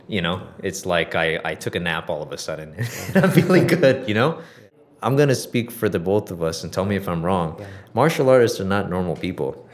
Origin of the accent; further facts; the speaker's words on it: Arizona, United States; also born or lived in Korea / Japan; So I guess, born in Korea, moved to Japan very soon afterwards and raised in Arizona. I'm half Korean. Yeah. Half Korean and half American.